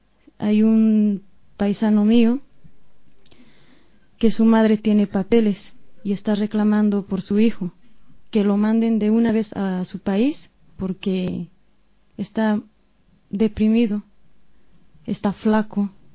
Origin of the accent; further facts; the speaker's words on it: Bolivia; now in Spain; porque en mi país hay empresas españolas ocupando nuestros territorios, empresas españolas con gente española trabajando, y no hay boliviano adentro